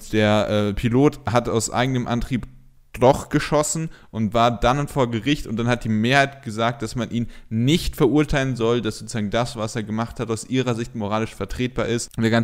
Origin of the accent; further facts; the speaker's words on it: Dortmund, North Rhine-Westphalia, Germany; das muss ich ja als Dortmunder sagen